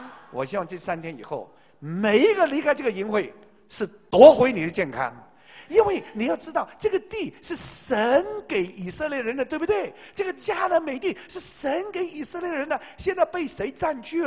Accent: Taiwan; 我们台湾人说，每一个成功的男人都是有一个成功的女人背后啊

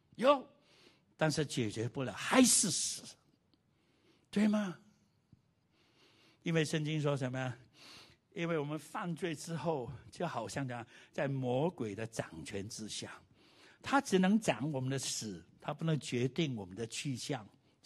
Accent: Vietnam; moved away; 我们从越南来，1975年，解放之后，我们说沦陷之后

